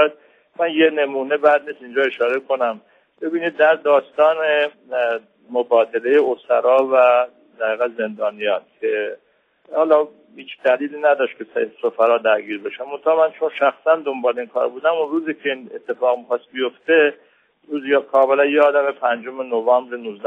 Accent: Iran; من هم به عنوان یک ایرانی و یک تاجیکی همون درد رو احساس میکردم

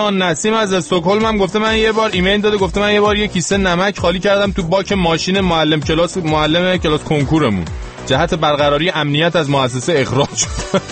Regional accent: Yazd, Iran; born there; روستای زادگاه من 200 کیلومتر با طبس فاصله داره ولی ما جزی از یزد هستیم

